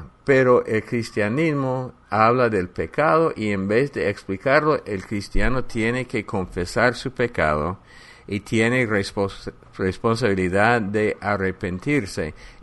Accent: Texas, United States; also born or lived in New Mexico; Yo soy de Texas, pero nací en el estado de Nuevo México.

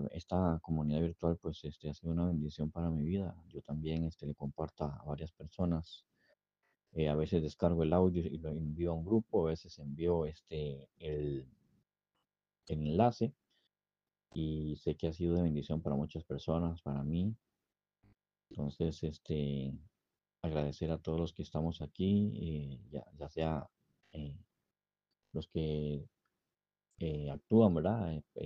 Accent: Costa Rica; now in Basque Country, Spain; Soy de Costa Rica también.

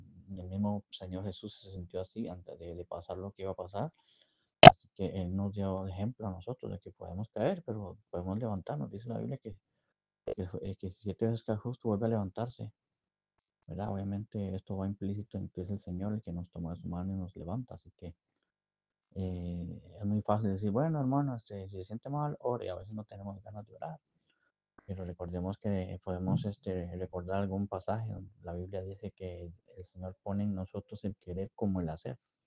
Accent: Costa Rica; now in Spain; Ya saben, yo soy de Costa Rica, pero vivo en el País Vasco, España.

